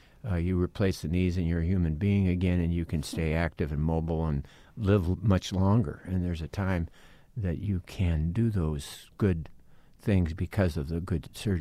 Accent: De Smet, South Dakota, United States; You know, I grew up in DeSmet, and from 5 years old to, 18.

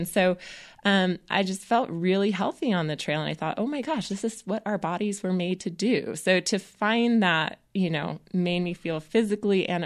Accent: North Carolina, United States; And then, you know, growing up around Western North Carolina, it's so pretty here.

